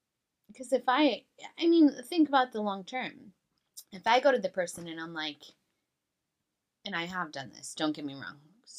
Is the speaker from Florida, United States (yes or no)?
no; Santa Cruz, California, United States; we grew up in Santa Cruz, California. We're, to say the least, I have a weird ass name.